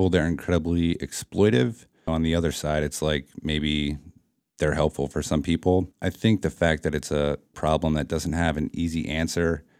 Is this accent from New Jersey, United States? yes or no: yes; New Jersey, United States; I grew up in New Jersey, similar to the protagonist.